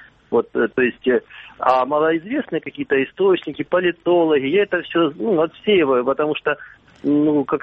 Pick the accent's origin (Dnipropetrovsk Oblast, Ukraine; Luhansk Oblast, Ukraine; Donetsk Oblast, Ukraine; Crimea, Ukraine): Luhansk Oblast, Ukraine; Здравствуйте. … я из Луганской области.